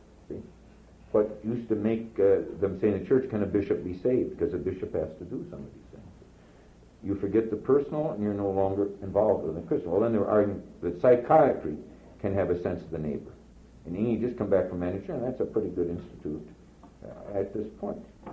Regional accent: Minneapolis, Minnesota, United States; And I was from the Norwegian ghetto in Minneapolis with nothing, you know.

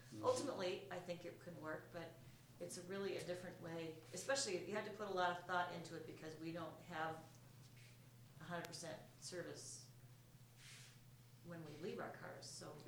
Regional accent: Sacramento, California, United States; now in Chicago, United States; I grew up in Sacramento

